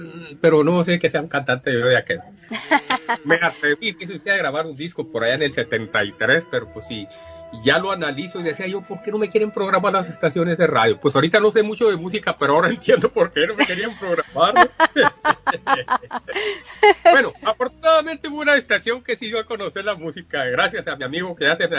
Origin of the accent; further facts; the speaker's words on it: Yécora, Sonora, Mexico; Yo, por ejemplo, yo soy del municipio de Yécora, Sonora. De allá era mi papá, pues ya falleció.